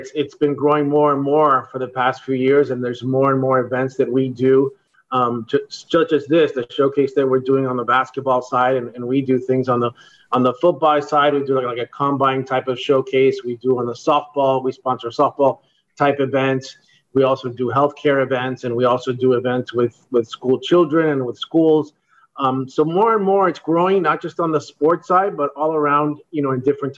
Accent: Florida, United States; I grew up in South Florida, too, and grew up with the Hurricanes and all the teams in South Florida.

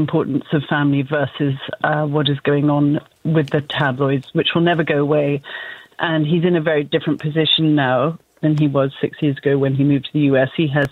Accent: England, United Kingdom; Well, I am actually English originally

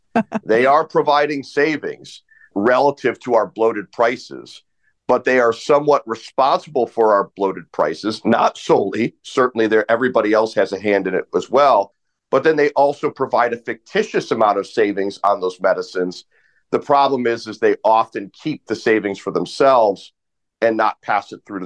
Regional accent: Ohio, United States; In my home state of Ohio, we found, this is actually how I started doing what I do.

